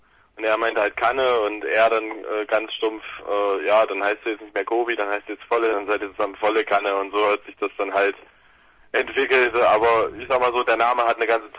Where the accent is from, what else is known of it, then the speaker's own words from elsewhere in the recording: Weimar, Thuringia, Germany; now in Gotha, Germany; ursprünglich komme ich, also geboren und aufgewachsen in Weimar, dort auch meine ersten Gehversuche gehabt und jetzt vor knapp anderthalb Jahren, zwei Jahren nach Gotha umgesiedelt.